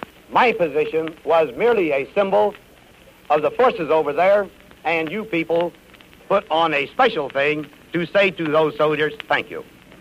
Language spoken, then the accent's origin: English; Abilene, Kansas, United States; the proudest thing I can claim is that I am from Abilene.